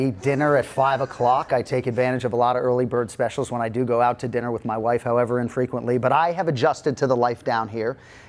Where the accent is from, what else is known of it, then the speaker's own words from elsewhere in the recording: West Boca Raton, Florida, United States; I mean, Colby Covington revealed my hometown to the world. So not far from here, West Boca Raton.